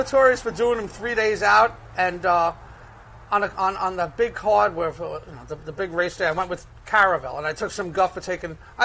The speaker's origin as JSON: {"language": "English", "town": "Brooklyn", "region": "New York", "country": "United States", "accent": "Brooklyn", "said": "And with my Brooklyn accent, it wouldn't come out good, even if I knew how to pronounce it."}